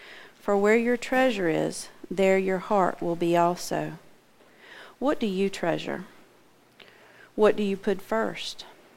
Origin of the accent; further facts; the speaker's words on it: South Carolina, United States; I'm from South Carolina.